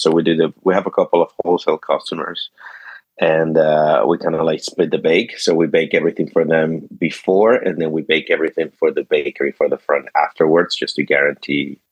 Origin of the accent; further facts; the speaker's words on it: Caracas, Capital District, Venezuela; now in Canada; I'm originally from Caracas.